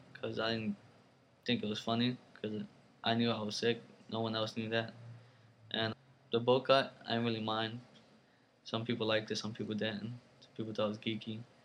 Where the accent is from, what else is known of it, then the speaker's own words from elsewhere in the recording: Guayama, Puerto Rico; now in Philadelphia, United States; I go to Philadelphia Military Academy at Overson. I'm a senior. I'm from Guayama, Puerto Rico, and I'm 18 years old.